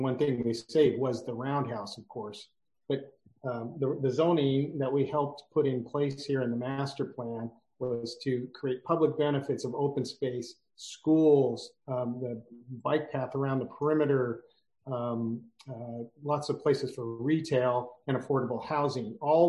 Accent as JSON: {"language": "English", "region": "Washington", "country": "United States", "said": "But I'm from Western Washington"}